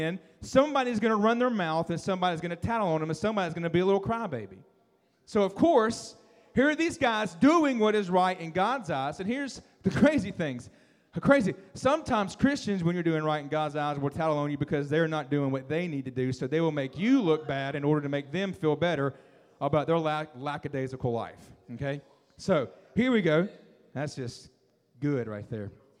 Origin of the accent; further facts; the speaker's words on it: Alabama, United States; I'm going to call him King Neb just because I'm from Alabama and I like nicknames, all right?